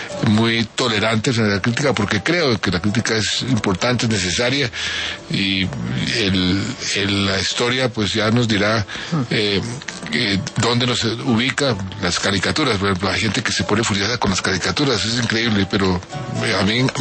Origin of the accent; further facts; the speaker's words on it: Colombia; me ha dolido muchísimo como colombiano